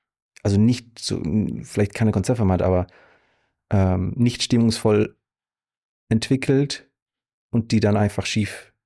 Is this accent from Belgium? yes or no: yes; Belgium; now in Munich, Germany; Als Belgier in München gelandet, segeln und Skifahren.